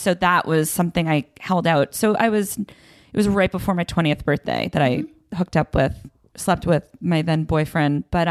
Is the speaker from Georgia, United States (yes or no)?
no; Belmont, Massachusetts, United States; Belmont, Massachusetts. Okay. So like right outside of Boston.